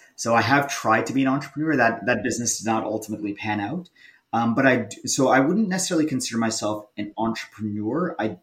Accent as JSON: {"language": "English", "country": "Canada", "accent": "American", "lives_now": "United States", "said": "even though this guy speaks with an American accent, he's too nice, so I'm Canadian."}